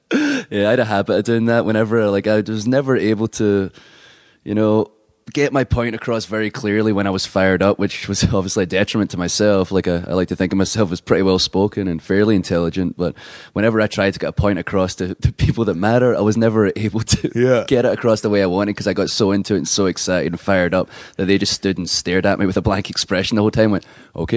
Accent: Scotland, United Kingdom; Because obviously I'm from Scotland, the UK, and, you know, Ireland is still, you know, in close proximity.

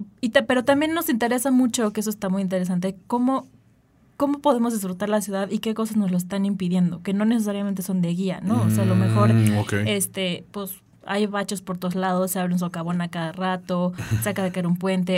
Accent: Mexico City, Mexico; todos somos genuinamente muy chilangos y muy, muy de calle

